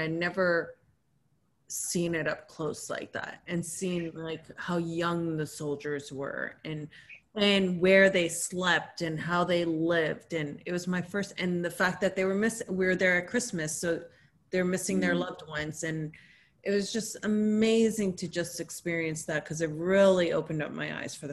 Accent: Canada; Because I came from Canada

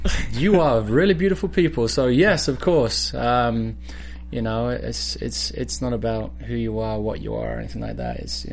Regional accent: United Kingdom; I'm British.

